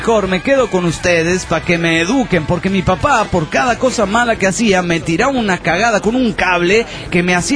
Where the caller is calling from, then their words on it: Villamontes, Tarija, Bolivia; de Villamontes, Tarija, Bolivia.